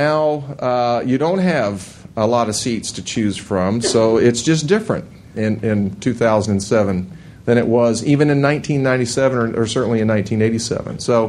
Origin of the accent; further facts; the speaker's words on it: San Antonio, Texas, United States; I grew up in San Antonio, so I'm going from San Antonio to Houston.